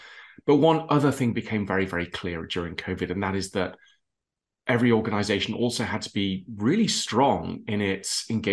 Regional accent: England, United Kingdom; born there; also born or lived in Middle East; I was born in England. You can tell from my accent, but lived in the Middle East for quite some time. Boarding school. I ended up doing speaking languages, learning French and German.

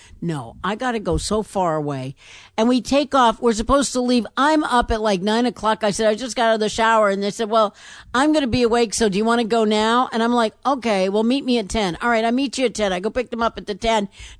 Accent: Boston, Massachusetts, United States; I said, well, I grew up in Boston, and they're all Democrats from that way.

